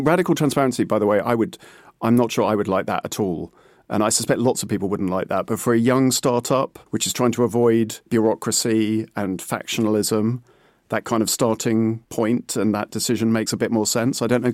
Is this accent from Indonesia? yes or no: no; United Kingdom; I mean, I'm British, so I don't have emotional reactions, as you know.